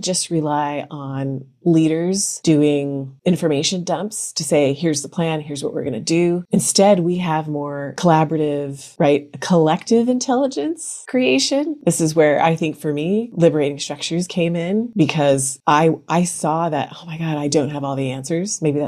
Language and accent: English; United States; now in Germany; anymore now that I've lived in Germany for 10 years. I'm not super positive about everything because I'm American, right?